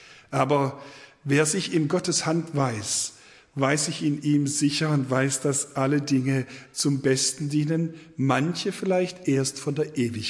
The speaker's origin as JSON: {"language": "German", "region": "Baden-Württemberg", "country": "Germany", "said": "gell, wir sind Schwabe"}